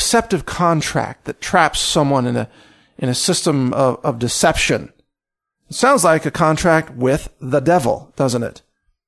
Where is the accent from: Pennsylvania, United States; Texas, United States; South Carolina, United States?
Texas, United States; And I say this as a Texan.